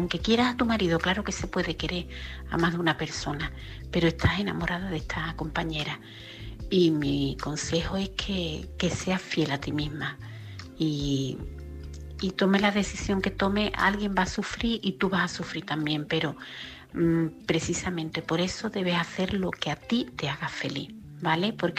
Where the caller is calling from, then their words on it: Seville, Andalusia, Spain; corresponsal de Sevilla.